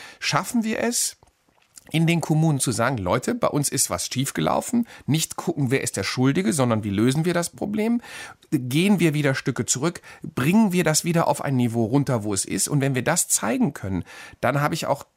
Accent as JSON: {"language": "German", "town": "Krefeld", "region": "North Rhine-Westphalia", "country": "Germany", "tie": "born or raised there", "said": "Das habe ich in meiner Heimatstadt Krefeld"}